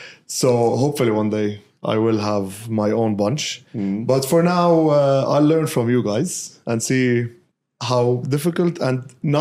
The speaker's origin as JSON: {"language": "English", "country": "Lebanon", "second_language": "English", "moved": "as an adult", "lives_now": "Dubai, United Arab Emirates", "said": "I'm from Lebanon. I've been in Dubai for the past 3.5 years."}